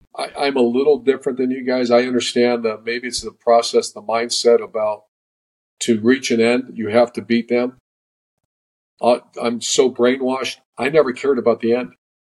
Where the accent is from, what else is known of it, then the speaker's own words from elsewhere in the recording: Warren, Ohio, United States; I grew up right outside of Warren, Ohio. Warren, Ohio, my gosh.